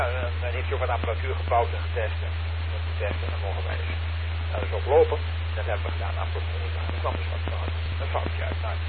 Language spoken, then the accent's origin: Dutch; Netherlands; Ik zei, nee, ik kom niet uit Holland. Ik kom wel uit Nederland, maar ik kom niet uit Holland.